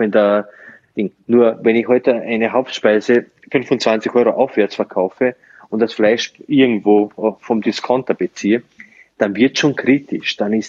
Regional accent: Slovenia; weil ich komme ja eigentlich aus Slowenien

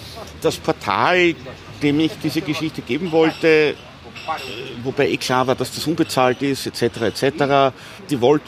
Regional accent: Upper Austria, Austria; also born or lived in Leoben; now in Vienna, Austria; aus Leoben in der Steiermark. Sprachlich aber doch ein bisschen ganz anders. Aber ich bin dann wieder in Oberösterreich aufgewachsen

